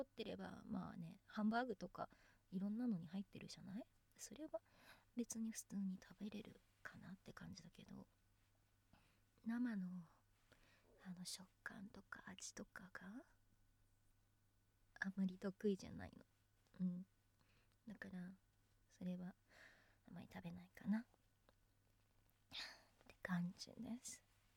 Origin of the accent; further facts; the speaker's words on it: Kanagawa, Japan; 出身地は神奈川県です。いっぱい自然がたくさんあっていいとこだよ。